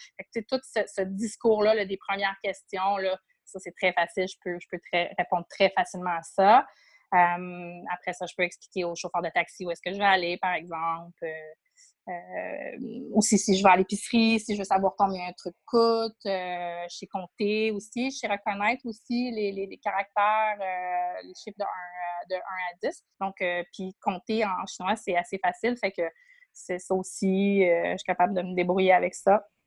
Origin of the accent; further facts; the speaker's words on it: Quebec City, Quebec, Canada; moi, je venais de Québec, puis c'est, tu sais, comme on l'a dit, vraiment une Frenchy place, pas besoin de parler l'anglais.